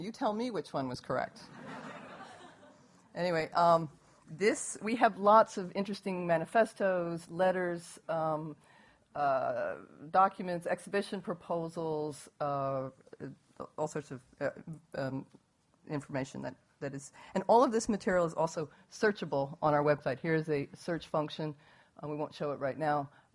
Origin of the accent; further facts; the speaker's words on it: Hong Kong; first language Cantonese; English is a second language; We are from Hong Kong, and we speak Cantonese in Hong Kong.